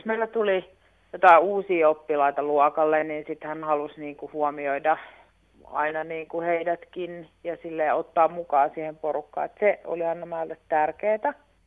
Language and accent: Finnish; Viiala, Pirkanmaa, Finland; Tosiaan me ollaan Viilasta kotoisin